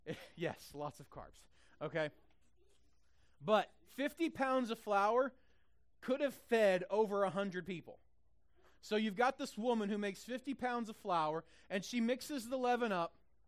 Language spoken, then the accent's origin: English; Midwest, United States; I'm from the Midwest, it has to be knee high by the 4th of July.